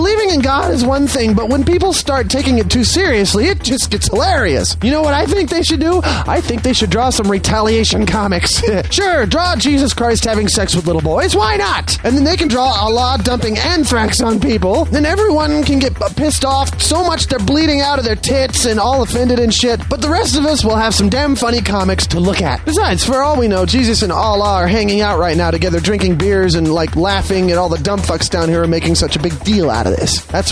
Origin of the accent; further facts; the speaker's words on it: Australia; now in Canada; I am an Australian, and I've recently moved to Canada.